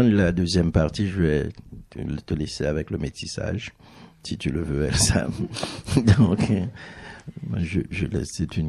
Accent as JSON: {"language": "French", "country": "Haiti", "tie": "born or raised there", "said": "moi, j'ai grandi en Haïti, donc, et toute la vision qui m'est venue du monde en tant qu'être constitué, c'est en Haïti."}